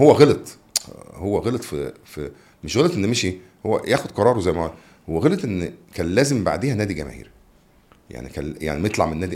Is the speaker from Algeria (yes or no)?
no; Egypt; ما فيش في الكوره اللي عندنا في مصر